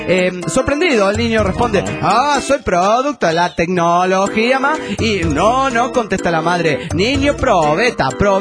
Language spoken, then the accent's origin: Spanish; Juliaca, Puno, Peru; Hola, ¿qué tal? … de Juliaca, Perú.